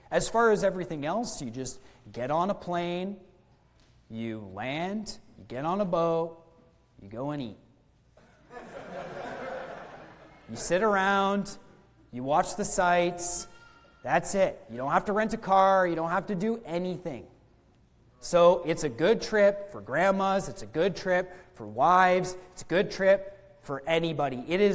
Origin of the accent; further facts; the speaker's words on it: Canada; because I'm from Canada and I speak a little bit of French.